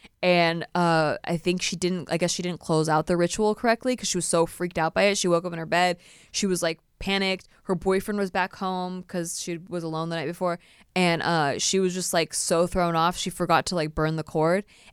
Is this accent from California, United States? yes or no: yes; California, United States; I'm from California.